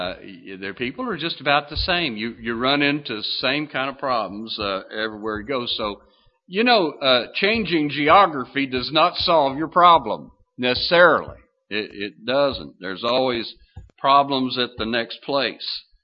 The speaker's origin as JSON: {"language": "English", "region": "Kentucky", "country": "United States", "said": "Well, I'm from Kentucky, and I've seen some of the old folk used to use that to find water."}